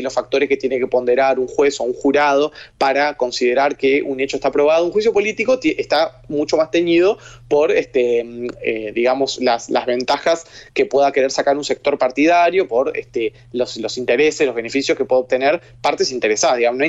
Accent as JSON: {"language": "Spanish", "country": "Uruguay", "said": "Soy uruguayo, estoy en Uruguay."}